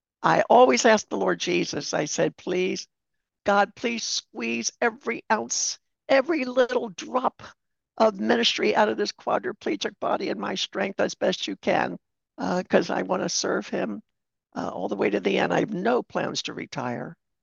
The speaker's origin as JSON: {"language": "English", "region": "Maryland", "country": "United States", "said": "because I'm from Maryland, and that's the East Coast, as you know, of the United States, I love Maryland crab cakes."}